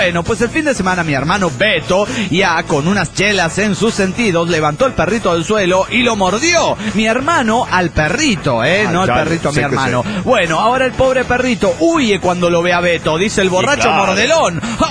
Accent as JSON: {"language": "Spanish", "town": "Valencia", "region": "Carabobo", "country": "Venezuela", "said": "de Valencia, Venezuela."}